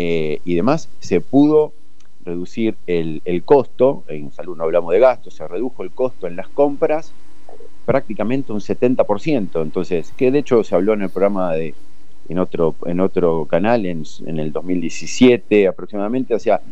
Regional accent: Argentina; me entristece mucho como argentino que esto no sea considerado un delito.

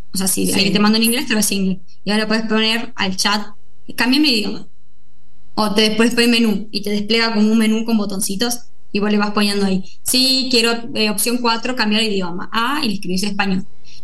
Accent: Salta, Argentina; en Salta, por ejemplo, que por ahí tenemos una tonada un poco más cerrada

